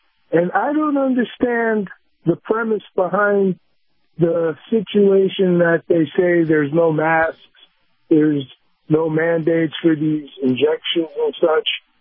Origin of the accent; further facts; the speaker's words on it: New York City, New York, United States; now in Sarasota, United States; Yeah, Captain, I relocated here 30 years ago from New York City